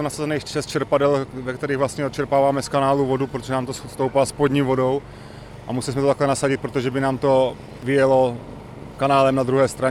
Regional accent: Horka, Olomouc Region, Czechia; já zrovna jsem z Horky původně, mám tam domek

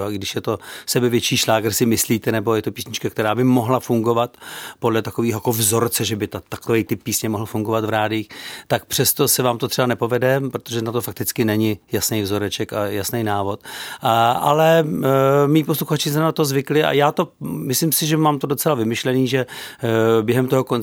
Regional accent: Žatec, Ústí nad Labem Region, Czechia; já jsem ze Žadce původně

